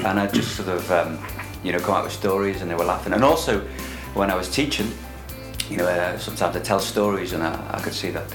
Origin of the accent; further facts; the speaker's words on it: Bebington, North West England, United Kingdom; Well, I'm from Liverpool, near Liverpool. I'm from a place called, quite a posh place really, called the Wirral.